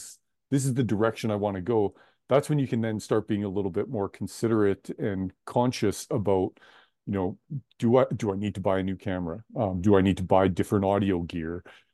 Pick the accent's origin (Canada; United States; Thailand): Canada; I'm going to probably sound really ignorant here being a Canadian and not from Iowa